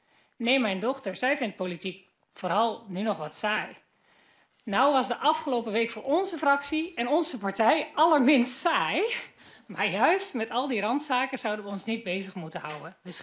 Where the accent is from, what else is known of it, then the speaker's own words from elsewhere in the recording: Westerkwartier, Groningen, Netherlands; Ik ben een trotse Groninger. Geboren en getogen in de gemeente Westerkwartier ben ik opgegroeid met veel groene ruimte en de luxe van groene speelplekken.